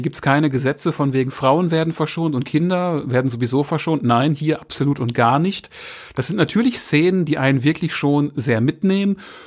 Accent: Germany; so als Deutscher

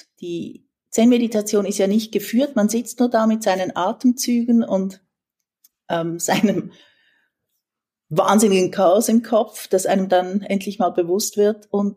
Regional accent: Switzerland; now in San Francisco, United States; ich ecke in der Schweiz immer an, ich bin keine typische Schweizerin.

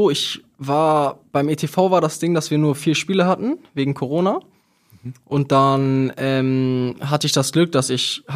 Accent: Hamburg, Germany; ich bin ein Hamburger Jung.

